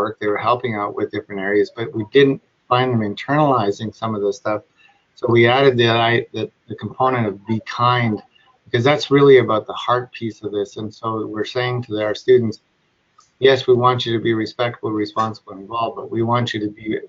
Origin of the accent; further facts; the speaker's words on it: Saskatchewan, Canada; I came here, this is my fifth year. I came here from Saskatchewan.